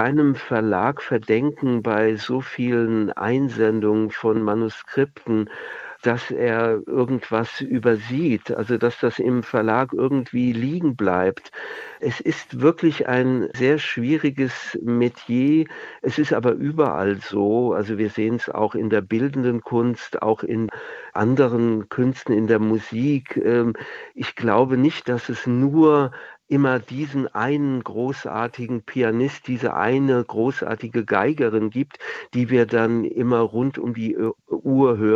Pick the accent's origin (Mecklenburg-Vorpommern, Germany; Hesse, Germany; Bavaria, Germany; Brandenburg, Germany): Hesse, Germany; Wiesbaden; in meiner Heimatstadt Wiesbaden übrigens, und auch in die Stadt gezogen, in die ich dann auch später gezogen bin